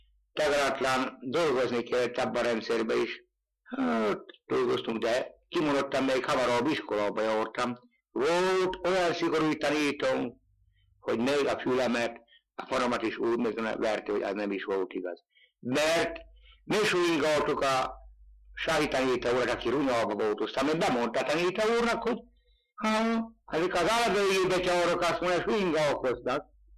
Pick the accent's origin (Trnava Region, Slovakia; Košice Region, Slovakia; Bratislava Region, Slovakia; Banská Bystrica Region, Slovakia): Banská Bystrica Region, Slovakia; Hanva; Hanvanról. 1924-ben születtem, Afrikó 7-én.